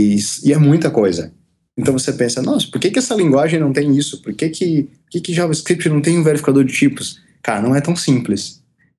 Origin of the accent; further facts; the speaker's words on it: Piauí, Brazil; born there; moved away as an adult; Eu nasci no Piauí e me mudei para o Rio Grande do Sul para fazer mestrado em computação gráfica.